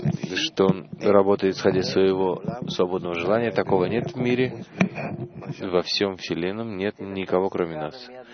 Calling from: Nazareth Illit, Northern District, Israel; я из Нацрат-Элита.

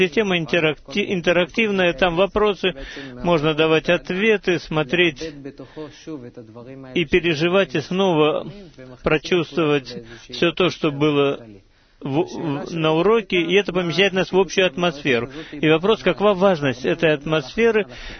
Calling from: Afula, Northern District, Israel; я из Афулы.

